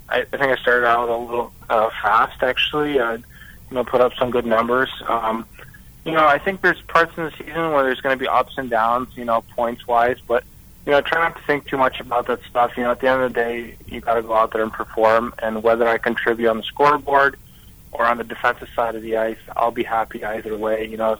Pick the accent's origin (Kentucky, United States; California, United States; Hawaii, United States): California, United States; moved away; growing up in California, I didn't really think about junior hockey that much. But when I moved to Michigan, I got to watch the Plymouth Whalers.